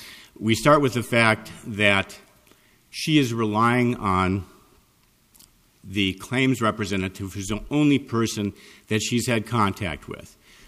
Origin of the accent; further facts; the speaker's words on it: Fargo, North Dakota, United States; I'm an attorney from Fargo, North Dakota.